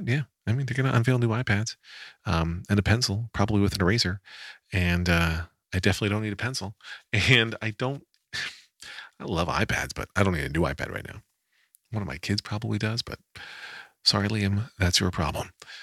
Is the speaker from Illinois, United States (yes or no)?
no; Wyomissing, Pennsylvania, United States; She's from Wyomissing. I'm from Wyomissing. That was the mall.